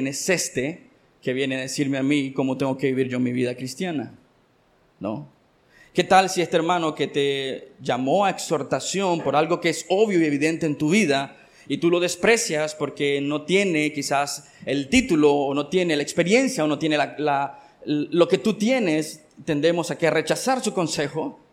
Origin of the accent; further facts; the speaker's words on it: Nicaragua; Entre nosotros como pueblo nicaragüense